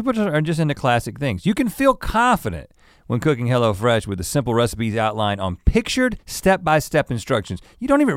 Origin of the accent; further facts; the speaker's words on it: North Carolina, United States; also born or lived in California; I was coming from California because I lived in California for 3 years down the road in Thousand Oaks before moving to North Carolina in first grade.